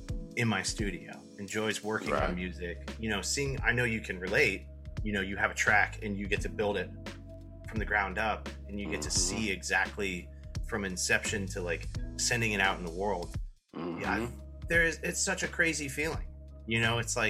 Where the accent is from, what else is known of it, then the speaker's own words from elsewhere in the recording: Tampa, Florida, United States; I grew up, I'm from Florida, unfortunately, and I grew up in like the Tampa area, and we moved around a lot when I was a kid